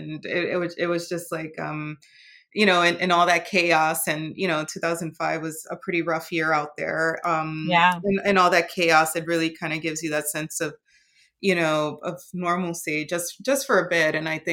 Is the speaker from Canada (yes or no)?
no; Puerto Rico; growing up in Puerto Rico, especially my dad being older